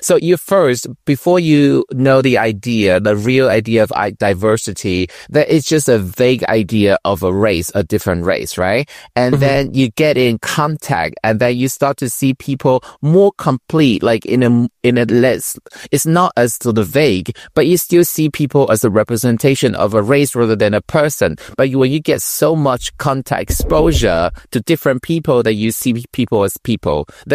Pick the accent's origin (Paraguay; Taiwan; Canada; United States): Taiwan; English is a second language; moved away as an adult; Before I move out of my home country, Taiwan, there are occasionally